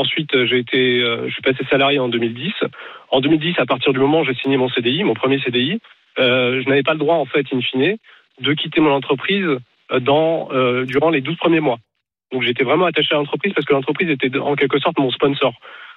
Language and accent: French; Morocco; moved away as an adult; now in France; moi, je suis arrivé en France en 2004. Donc je suis marocain. Enfin, aujourd'hui, je suis franco-marocain. Donc je suis arrivé en France en 2004 via un titre de séjour étudiant pour faire des études en école d'ingénieur. Et je suis resté depuis.